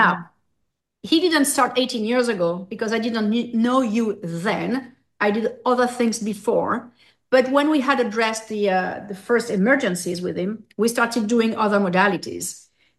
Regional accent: Corsica, France; English is a second language; We're from Corsica. We like to, we get angry, and our nervous system is pretty much overactivated constantly.

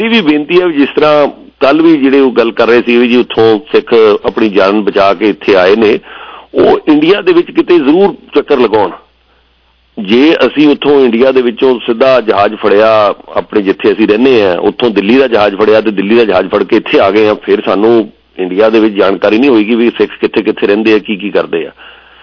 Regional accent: Punjab, India; 1400 ਦੇ ਵਿੱਚੋਂ ਅਸੀਂ ਜੇ 500-600 ਅਸੀਂ ਪੰਜਾਬ ਤੋਂ ਹੁੰਦੇ ਸੀ, ਪੰਜਾਬੀ ਲੜਕੇ ਹੁੰਦੇ ਸੀਗੇ

